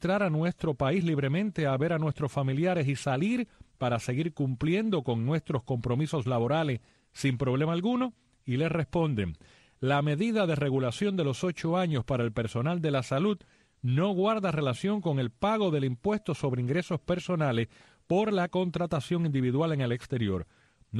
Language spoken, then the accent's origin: Spanish; Cuba; moved away as an adult; Todos aquellos que salimos de Cuba sin estar en ninguna misión oficial, con permiso temporal del país, y decidimos quedarnos y gestionar por nuestros medios un contrato